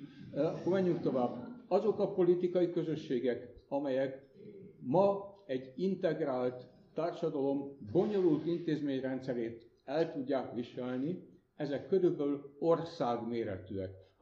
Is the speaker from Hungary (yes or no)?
yes; Hungary; amitől úgy érezzük, hogy mi mégiscsak vagyunk valakik, amikor magyarok vagyunk